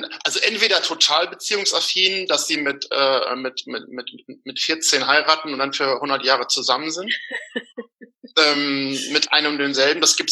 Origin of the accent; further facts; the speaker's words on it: Northern Germany, Germany; Nee, ich bin Norddeutscher.